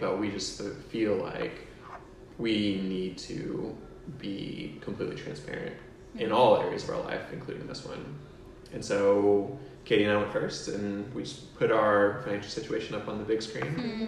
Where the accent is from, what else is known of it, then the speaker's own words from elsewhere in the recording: Germany; also born or lived in New York, United States / Russia / Indiana, United States; I grew up in Germany, in New York, in Russia, Indiana for a year